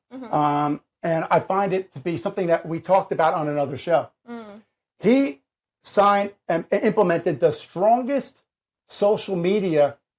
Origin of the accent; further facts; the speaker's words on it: New Jersey, United States; So if you're a betting man, and I'm from Jersey, you're a betting man